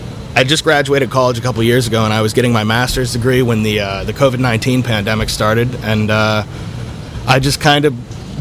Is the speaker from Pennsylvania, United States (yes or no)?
yes; Pennsylvania, United States; Originally, I'm from a couple hours outside of Pittsburgh in Pennsylvania.